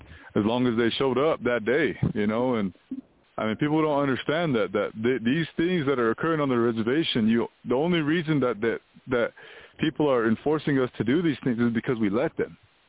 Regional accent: Wyoming, United States; I'm a Arapaho from Wyoming, and it's good to be here with all of you.

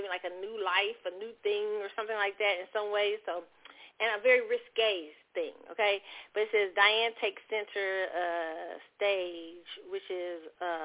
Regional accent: Kansas City, Missouri, United States; I grew up in the Midwest in Kansas City.

